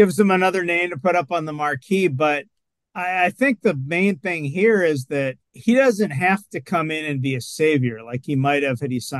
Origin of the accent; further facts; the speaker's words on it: Canada; I'm Canadian